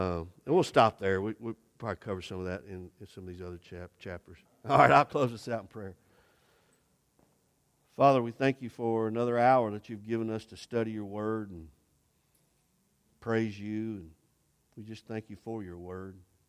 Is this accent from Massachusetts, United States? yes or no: no; Clarksville, Tennessee, United States; I'm from Clarksville, born and raised here, so I feel like I can say this.